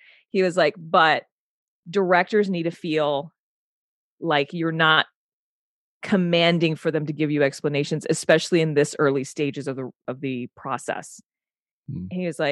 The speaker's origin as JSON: {"language": "English", "region": "New York", "country": "United States", "said": "I love that part about being a New Yorker where you're just like, \"You're so busy.\""}